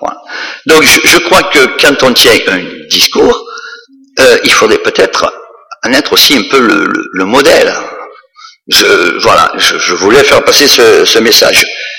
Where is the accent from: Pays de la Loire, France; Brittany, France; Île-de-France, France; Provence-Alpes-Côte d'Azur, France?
Provence-Alpes-Côte d'Azur, France; Courthézon; Je suis né à Courtaison, j'y ai vécu, j'aime ce village, il reflète mon enfance et même plus.